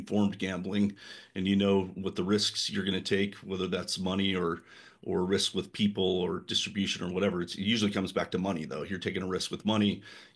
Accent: Idaho, United States; also born or lived in Utah; And I was from Idaho. This was at the time I was living in Utah.

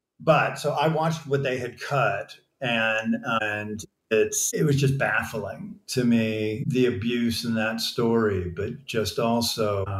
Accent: Texas, United States; And, you know, I grew up in Texas and went to a big school and just know that whole, you know, machismo code.

